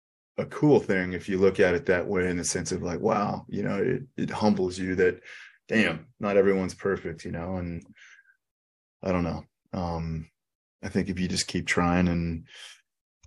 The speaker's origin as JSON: {"language": "English", "region": "Kansas", "country": "United States", "said": "I'm from Kansas originally, and this is before cell phones, really, man."}